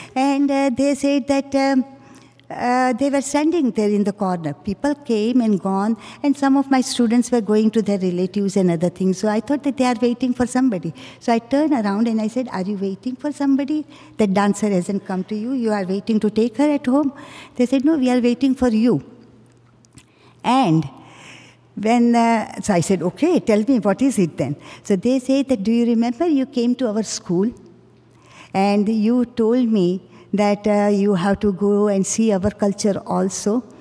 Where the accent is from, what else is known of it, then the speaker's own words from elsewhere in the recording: Canada; We are proud of our culture and we are proud of Canadian culture also because we have grown up there.